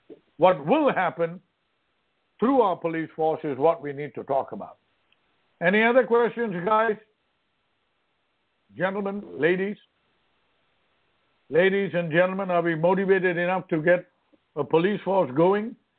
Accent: Missouri, United States; I'm from Missouri. Show me. Show me.

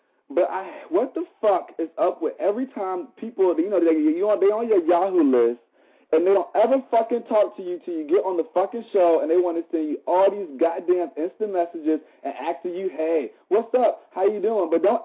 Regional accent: Richmond, United States; I know. I'm from Richmond. That's where I was born.

